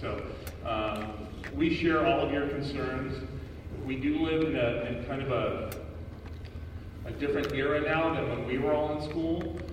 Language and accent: English; Oklahoma, United States; I didn't even know where that was until they sent me up there because I grew up in Oklahoma.